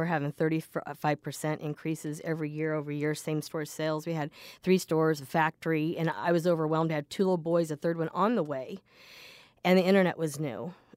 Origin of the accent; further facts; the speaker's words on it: Oregon, United States; also born or lived in Los Angeles; now in Sacramento, United States; I'm from Southern Oregon. I'm born and raised there.